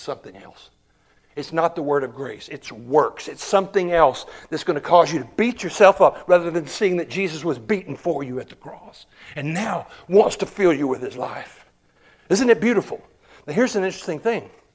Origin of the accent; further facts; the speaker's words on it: Texas, United States; I grew up in West Texas, and West Texas is not a lot different than rural Central Virginia.